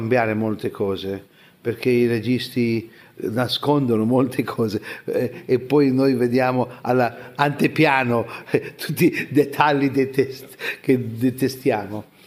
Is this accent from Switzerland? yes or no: no; India; Italian is a second language; Però io, come indiano in Pakistan, sono sicuramente benvenuto da parte loro, non c'è problema.